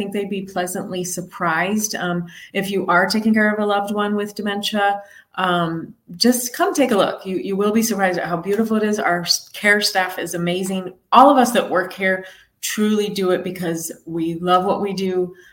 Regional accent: California, United States; we grew up actually on the West Coast in Southern California. So we're all beach people, but I'm like, I can't afford to live in California anymore.

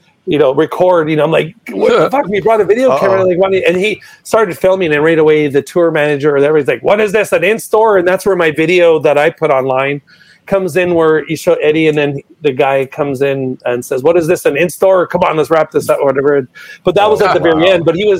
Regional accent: Vancouver, British Columbia, Canada; I'm from Vancouver.

